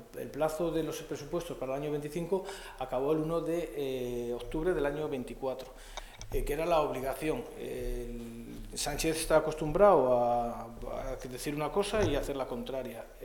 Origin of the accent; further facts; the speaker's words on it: Spain; como diputado y como español, me ofende muy mucho